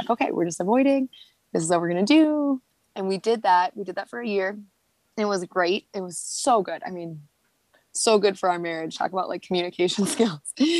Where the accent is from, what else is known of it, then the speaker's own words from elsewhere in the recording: Milwaukee, Wisconsin, United States; moved away as an adult; now in Minnesota, United States; Yeah, I'm from Wisconsin. So I'm from Milwaukee originally, but I've lived in Minnesota my whole adult life. I mean, since I was 18.